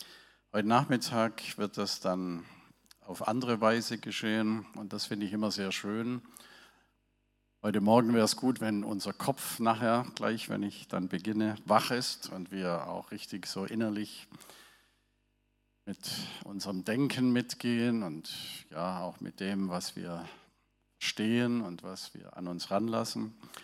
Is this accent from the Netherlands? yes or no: no; Ravensburg, Baden-Württemberg, Germany; accent: Swabian; now in Hanover, Germany; Der Schwab, genau. Ich komme aus dem tiefsten Schwabenlande, 60 Jahre dort gelebt. Ravensburg und Umgebung, das ist die Metropole von Oberschwaben, nennt man das.